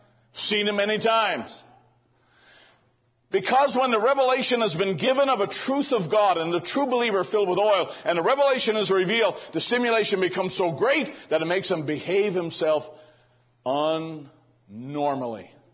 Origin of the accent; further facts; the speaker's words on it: United Kingdom; I'm British enough still to remember how the Black Watch would come down through our street whenever we'd have a parade.